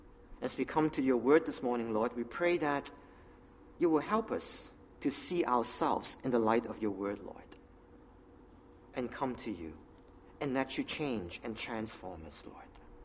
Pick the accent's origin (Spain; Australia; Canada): Canada; Toronto, Ontario; I came from Toronto.